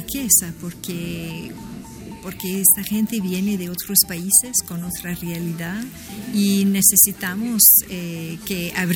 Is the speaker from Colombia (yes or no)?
no; Canada; Spanish is a second language; porque yo soy canadiense